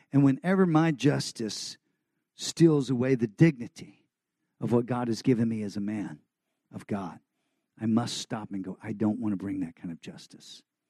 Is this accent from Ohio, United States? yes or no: no; Texas, United States; Because I'm from Texas, and I can kick everyone's backside.